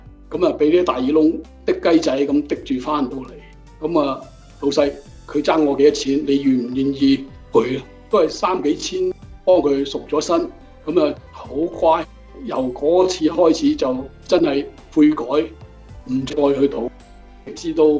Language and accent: Cantonese; China; 起初真的他们不是很信得我们中国人